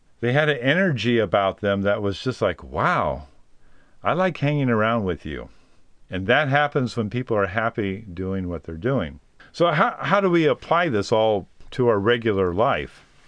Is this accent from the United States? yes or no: yes; California, United States; born there; maybe it's just because I'm an American, I believe that. I mean, I know that's a very American way to look at things. But here I am. I was born in California.